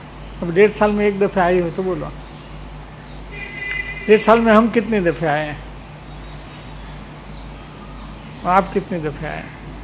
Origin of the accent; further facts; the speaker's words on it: Gujarat, India; now in Kolkata, India; तो जहाँ पैसा मिले वहाँ हम जाते हैं। ठीक बात है ना? इधर 1500 मील क्यों आए? इधर सौराष्ट्र गुजरात काठियावाड़ छोड़